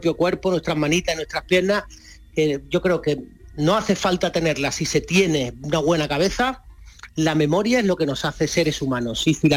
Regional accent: Málaga, Andalusia, Spain; el Teatro Cervantes de mi tierra, de Málaga

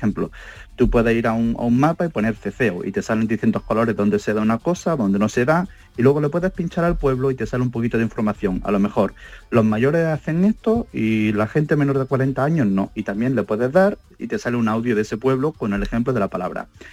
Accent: Andalusia, Spain; Andalucía Oriental y Occidental Lingüística. Y la diferencia tradicional es que en la Andalucía Oriental es donde se abren las vocales, yo soy de Elegido en Almería

